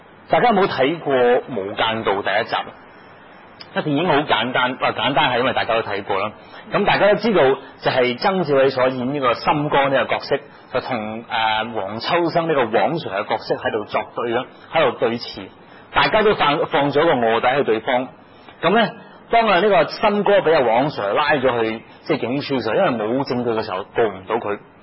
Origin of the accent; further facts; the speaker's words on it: Hong Kong; 一句平反很多时候都是我们香港人常讲的字眼。